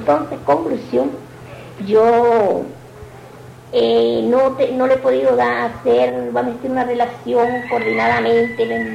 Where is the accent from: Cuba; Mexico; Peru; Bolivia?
Cuba; Mangos de Baraguá, Santiago de Cuba; Le voy a decir, yo nací en los Mangos de Baraguá a los 15 años. Allí participé como estudié en una escuelita hasta hacer tercer grado.